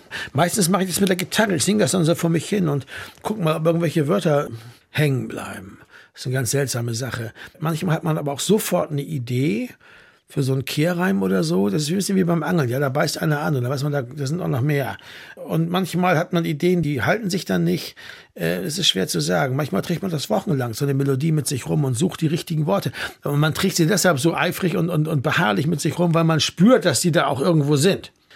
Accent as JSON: {"language": "German", "region": "Bremen", "country": "Germany", "tie": "born or raised there", "also_born_or_lived": "West Berlin", "said": "Ich komme ja aus Bremen, da hat es immer viel geregnet, auch im Sommer."}